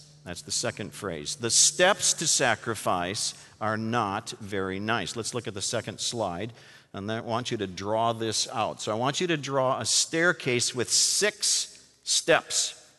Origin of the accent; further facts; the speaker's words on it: Minnesota, United States; But since this is Upper Northwest, I'm from Minnesota myself, we tend to be a little bit quiet, a little bit reserved.